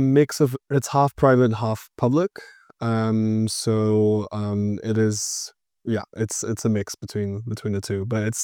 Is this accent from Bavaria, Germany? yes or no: yes; Nuremberg, Bavaria, Germany; Yeah, so I grew up in Nuremberg in Bavaria